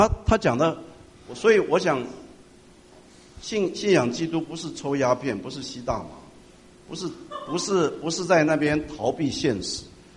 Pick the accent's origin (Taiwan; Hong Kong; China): Taiwan; 我从台湾来，台湾是升学主义啊